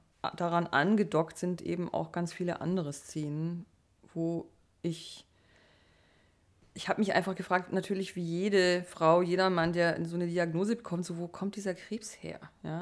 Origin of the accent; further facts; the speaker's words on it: Baden-Württemberg, Germany; also ich bin im Schwarzwald aufgewachsen